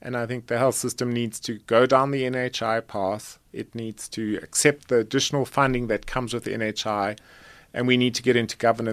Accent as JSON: {"language": "English", "town": "Johannesburg", "region": "Gauteng", "country": "South Africa", "tie": "born there", "said": "I was born here in Johannesburg. I went to government education, protected beneficial education at that time."}